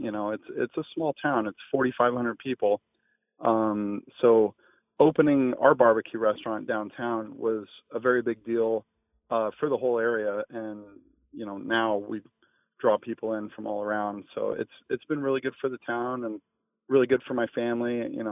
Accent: Paxton, Massachusetts, United States; Actually, I grew up in Paxton, graduated from Paxton, and then ended up in Arizona going to chef school out there, and then Boston as a chef

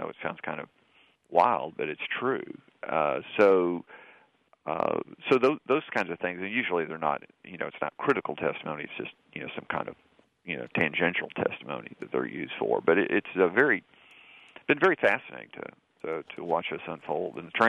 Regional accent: Texas, United States; I grew up in Texas, it's East Texas, and it's very southern. It's not that different from Mississippi.

